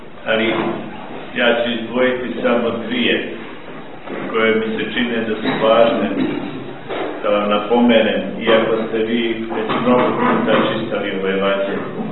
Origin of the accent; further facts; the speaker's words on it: Herzegovina, Bosnia & Herzegovina; Mi imamo ovdje izraz kod nas u Hercegovini, jama bezdanica se zove.